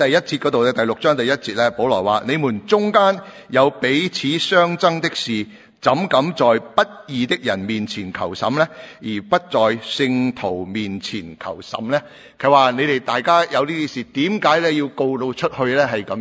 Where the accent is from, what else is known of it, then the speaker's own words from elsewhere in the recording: China; 神亦都是爱我们其他的人，好像我们中国人一样